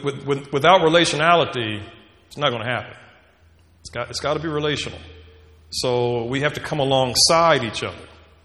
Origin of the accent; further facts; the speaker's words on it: Indianapolis, Indiana, United States; also born or lived in East Coast; born and raised in Indianapolis, and went back to Indianapolis after spending a long time on the East Coast